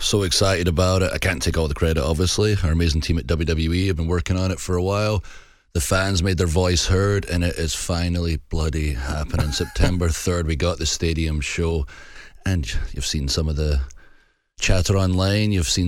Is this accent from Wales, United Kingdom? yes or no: no; Scotland, United Kingdom; I'm so Scottish.